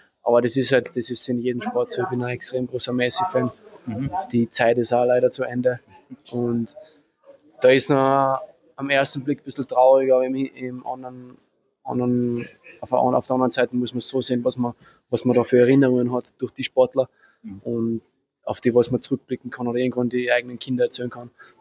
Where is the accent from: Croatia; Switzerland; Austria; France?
Austria; born or raised there